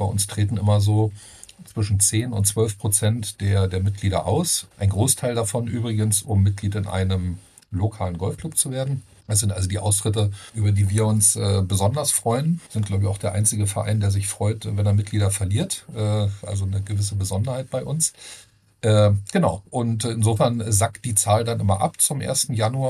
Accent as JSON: {"language": "German", "region": "Berlin", "country": "Germany", "said": "Ich komme aus Berlin."}